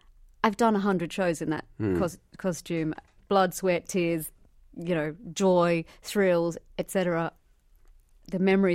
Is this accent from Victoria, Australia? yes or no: yes; Melbourne, Victoria, Australia; We actually did an exhibition in my hometown, Melbourne, at the Performing Arts Museum there.